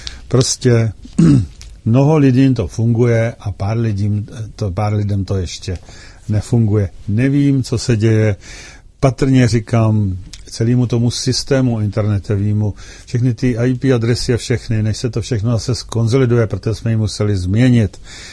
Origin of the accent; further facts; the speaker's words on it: Příšov, Plzeň Region, Czechia; tam v té mé rodné obci Příšov